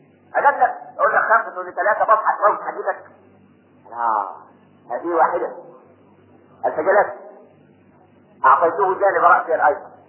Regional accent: Minya, Minya Governorate, Egypt; فاكر زمان على المحطة ها عندنا في المنيا

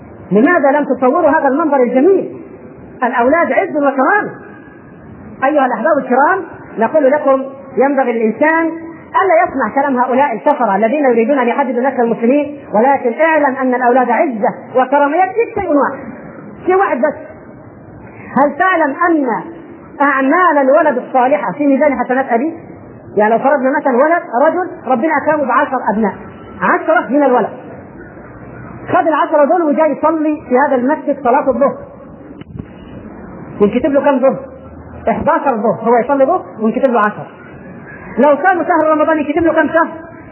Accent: Egypt; انما عندنا في مصر المهر بيدفع نص الراجل ونص الزوج.

